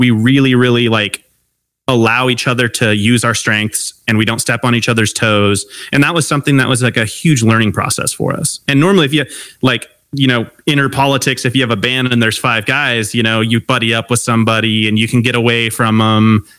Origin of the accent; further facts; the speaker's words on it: Long Beach, California, United States; I grew up in Long Beach, California. He grew up in Pittsburgh. So just totally different upbringings.